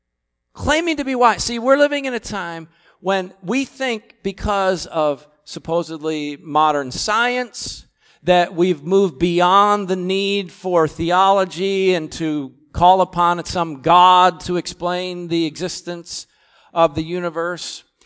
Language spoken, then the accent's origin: English; New York, United States; The Empire State Building, my home state of New York